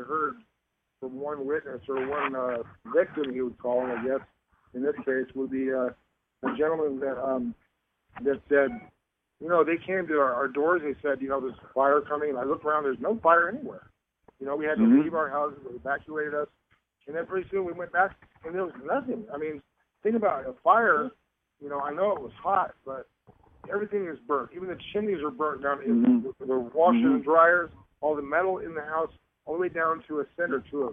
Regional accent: Livermore, California, United States; from Livermore, California.

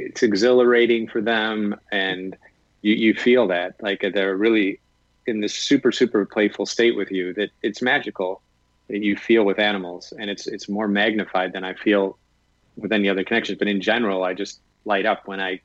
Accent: Wisconsin, United States; now in Miami Beach, United States; Maybe growing up in Wisconsin, you know, we only had the summer months of like 2 months, really. It wasn't very warm, so we weren't in the water.

